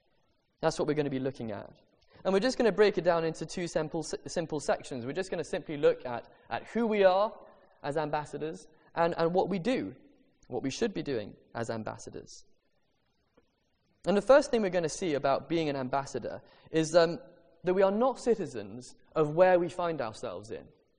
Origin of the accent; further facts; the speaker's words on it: Madagascar; And where I grew up in Madagascar, there weren't many Christmas parties.